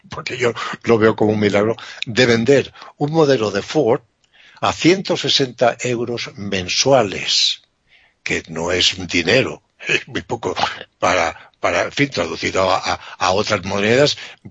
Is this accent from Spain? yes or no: yes; Spain; por lo menos en mi país ahora mismo, nadie cultiva nada, muy poca gente se dedica al campo. En Mallorca, que era un país, o sea, un territorio del país, de España